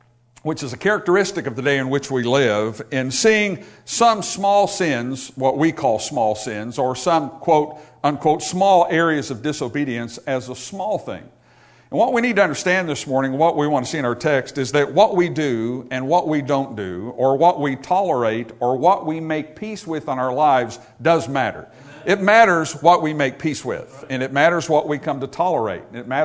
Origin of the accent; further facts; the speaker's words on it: United States; I'm an American, more is always better, you know